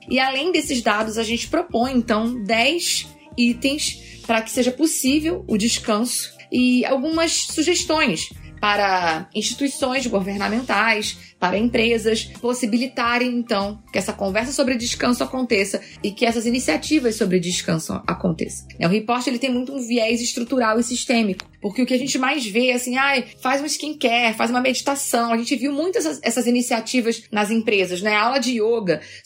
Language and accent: Portuguese; Rio de Janeiro, Brazil; accent: carioca; now in São Paulo, Brazil; Eu sou carioca, né? Vocês vão perceber o meu sotaque no meio do caminho. Espero eu que ainda esteja com sotaque.